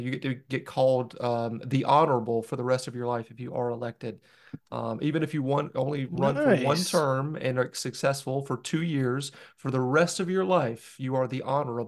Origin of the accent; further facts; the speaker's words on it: the South, United States; accent: Southern; now in New England; try to recreate my Southern accent when I first moved up here, which was a lot thicker than it is today. But it's probably like 45 Southern, 55% New England now.